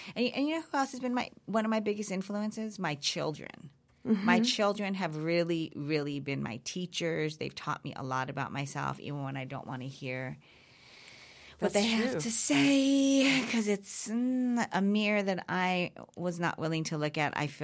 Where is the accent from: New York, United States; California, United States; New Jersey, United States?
California, United States; Los Angeles; I was with her father, and her father, we were living, I'm from Los Angeles. Mm-hmm. We moved to Fresno to have her.